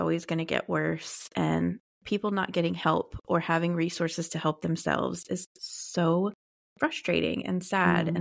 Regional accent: Australia; accent: Australian; Maybe I'll have to watch that spruced up on my Aussie accent.

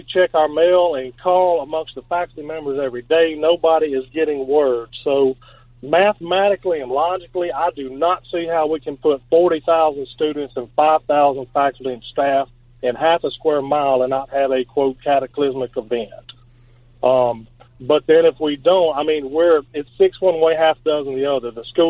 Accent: the South, United States; I love the South

